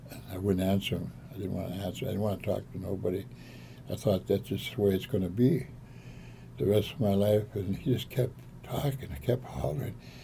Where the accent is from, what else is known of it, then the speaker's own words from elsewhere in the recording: United States; You know I'm an Indian. Anybody says anything bad about an Indian, they got to fight.